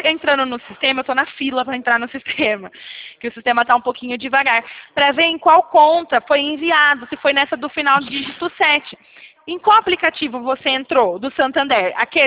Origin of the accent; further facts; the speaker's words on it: São Paulo, Brazil; Eu sou do interior de São Paulo. Eu fico num escritório na cidade de Limeira.